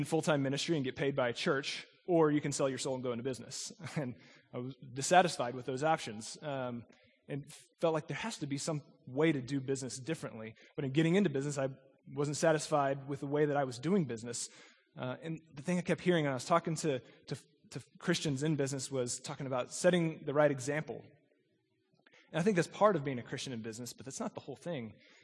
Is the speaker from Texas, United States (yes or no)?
yes; Houston, Texas, United States; As I said, growing up in Houston, this isn't something that I ever really thought about until I got to Frito-Lay